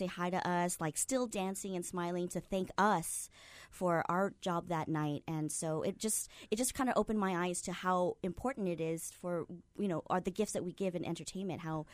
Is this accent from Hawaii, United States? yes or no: yes; Kaneohe, Hawaii, United States; being a local girl, I grew up in Kaneohe. I just moved home about 4 years ago.